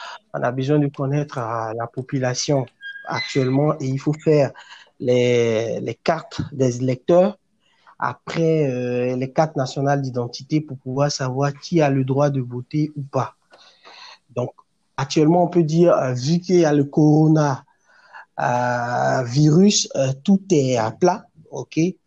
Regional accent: Côte d’Ivoire; Je suis ivoirien de père et de mère.

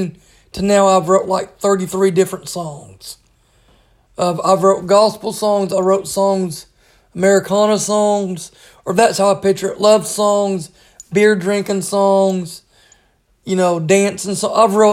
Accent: Arkansas, United States; I'm getting to the point where I'm from Fort Magazine, Arkansas.

